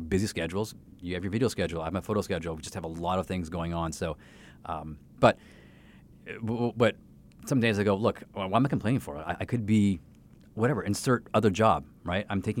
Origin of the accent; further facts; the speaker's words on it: Canada; now in St. Louis, United States; growing up in Canada.